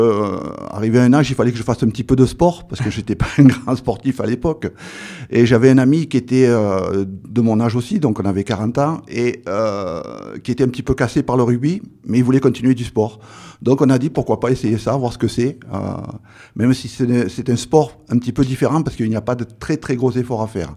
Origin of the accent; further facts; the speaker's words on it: Provence-Alpes-Côte d'Azur, France; Je suis né dans les Alpes de Haute-Provence et j'ai toujours vécu et travaillé dans les Alpes de Haute-Provence.